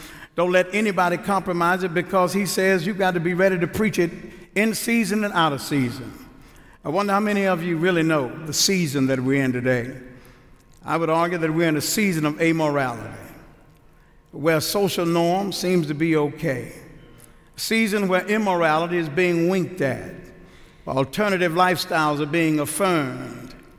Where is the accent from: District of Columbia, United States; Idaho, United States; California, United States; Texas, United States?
Texas, United States; Houston; I'm originally from Houston. I am familiar with storms